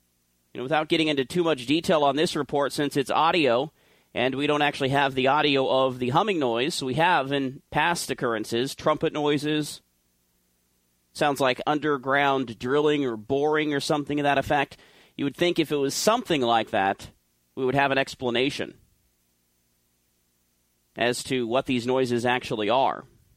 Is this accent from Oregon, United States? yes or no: yes; Oregon, United States; Somebody did a lot of driving through nine states of these great United States to get me back to my home state of Oregon.